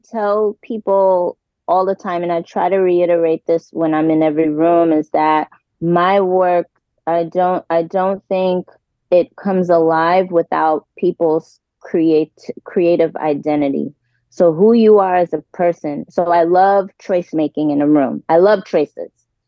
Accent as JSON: {"language": "English", "town": "New York City", "region": "New York", "country": "United States", "said": "And you know, I'm originally from New York City, as she is."}